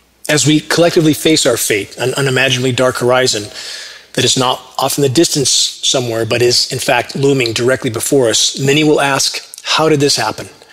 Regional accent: Upland, California, United States; but I grew up in the Inland Empire of Southern California, upland, at the base of the San Gabriel Mountains.

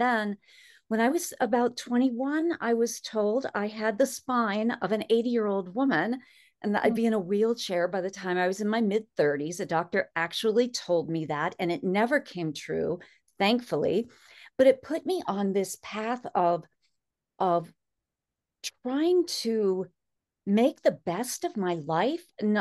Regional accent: Pennsylvania, United States; When I was a child, growing up in Pennsylvania, we had woods behind our house.

